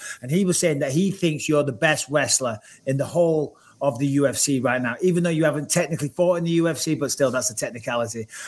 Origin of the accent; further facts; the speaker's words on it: United Kingdom; 10 times more about wrestling than I'll ever dream of knowing, being a Brit.